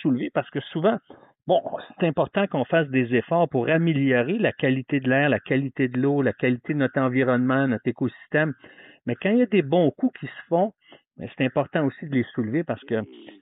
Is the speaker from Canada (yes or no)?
yes; Montreal, Quebec, Canada; born there; je suis né à Montréal et j'ai vu l'évolution de la communauté juive orthodoxe.